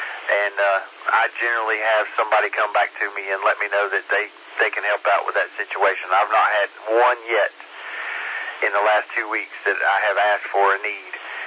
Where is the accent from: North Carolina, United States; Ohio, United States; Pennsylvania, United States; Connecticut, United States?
North Carolina, United States; Penrose; most people don't even know where this little area is at when I say I'm from Penrose.